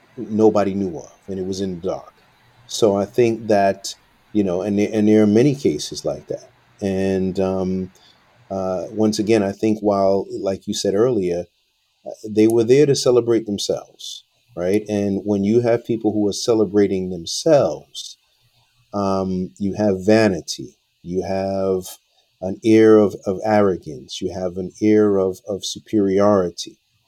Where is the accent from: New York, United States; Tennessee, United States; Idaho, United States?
New York, United States; I met Chris many years back in New York. Obviously, you know, we're all from New York.